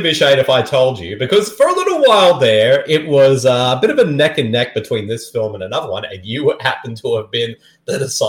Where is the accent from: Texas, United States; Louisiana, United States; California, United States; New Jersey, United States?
Texas, United States; accent: Boston; I'm from Texas and I got a Boston accent.